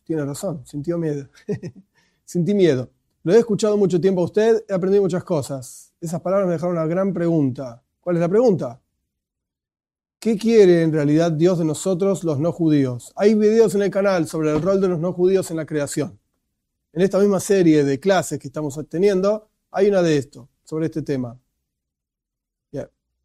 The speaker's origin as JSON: {"language": "Spanish", "country": "Argentina", "said": "Yo soy argentino, la única nacionalidad que tengo y me alcanza con una sola"}